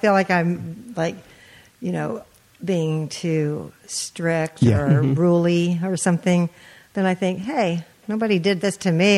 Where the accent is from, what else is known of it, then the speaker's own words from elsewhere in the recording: Austin, Texas, United States; I grew up in Austin, Texas.